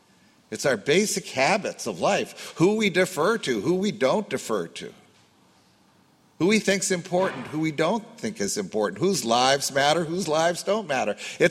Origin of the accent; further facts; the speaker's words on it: Youngstown, Ohio, United States; I grew up in Youngstown, Ohio. I was just back at my 50th high school reunion.